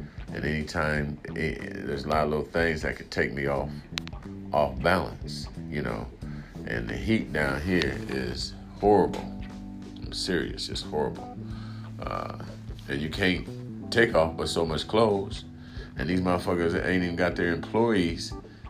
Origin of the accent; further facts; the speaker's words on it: Nebraska, United States; now in Florida, United States; I come from Nebraska. It was very humid there too.